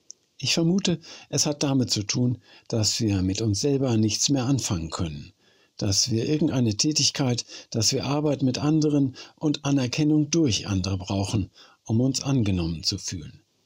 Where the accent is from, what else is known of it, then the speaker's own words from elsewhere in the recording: Northern Germany, Germany; born there; Als gebürtiger Norddeutscher gehört es praktisch zu meiner genetischen Grundausstattung, Abstand zu anderen Menschen zu halten.